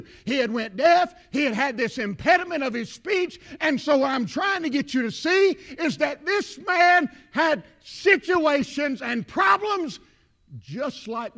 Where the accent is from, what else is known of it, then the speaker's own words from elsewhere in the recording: the South, United States; accent: Southern; I can't even say it right in my Southern accent, amen.